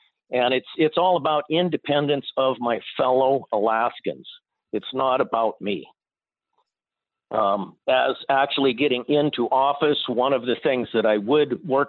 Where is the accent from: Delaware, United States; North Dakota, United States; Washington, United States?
Washington, United States; Camas; moved away as an adult; now in Fairbanks, United States; I grew up in Camas, Washington. I was we had a little 40-acre farm. Hobby farm, mostly cattle that my dad ran there.